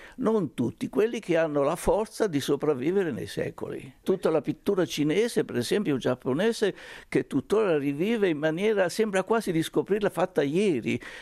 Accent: Colli del Tronto, Marche, Italy; born there

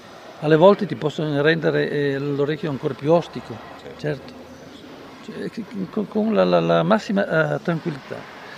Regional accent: Venice, Veneto, Italy; questo lo dico anche da veneziano, dove abbiamo l'inquinamento della laguna

